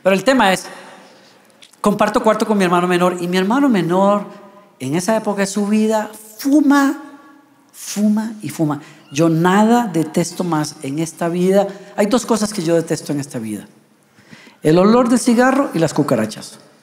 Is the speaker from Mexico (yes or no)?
no; Costa Rica; Esos hoyos que hay en Costa Rica, por ejemplo, en mi país. Aquí no, pero en Costa Rica muchos hoyos.